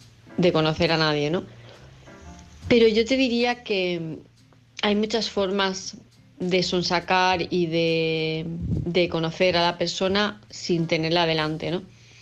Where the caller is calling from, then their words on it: Palma, Balearic Islands, Spain; de Palma de Mallorca